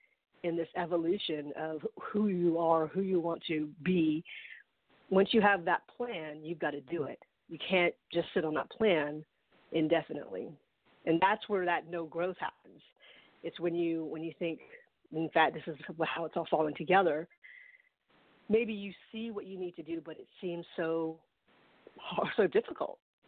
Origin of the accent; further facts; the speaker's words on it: Philippines; now in United States; I'm not just Filipina. I'm also American.